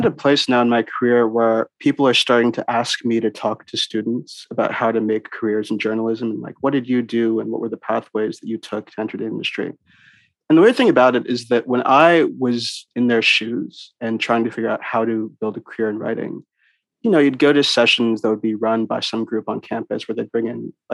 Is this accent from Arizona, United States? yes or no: no; Virginia, United States; in the sense that I grew up in Northern Virginia. And so when I would come home from college to do internships in DC, I just have a place to stay with my parents.